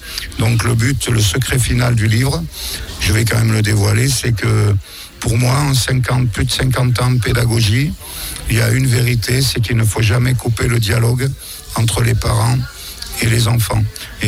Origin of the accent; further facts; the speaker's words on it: Auvergne-Rhône-Alpes, France; now in Saint-Amand-Montrond, France; parce que je suis originaire du Cantal, même si on s'est rapproché maintenant, on habite à Saint-Amand-Moron dans le Cher